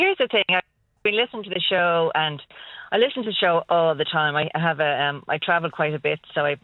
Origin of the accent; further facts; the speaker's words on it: Blackrock, Leinster, Ireland; moved away; Well, I'm from Blackrock originally, and it's just something I do on a Sunday, just connects me to home.